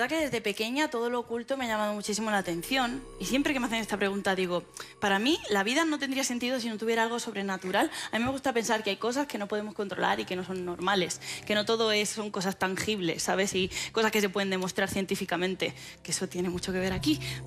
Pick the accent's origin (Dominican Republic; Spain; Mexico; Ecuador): Spain; Huétor-Tájar, Andalusia; Echo de menos mi pueblo, Huetortájar, que hoy están de feria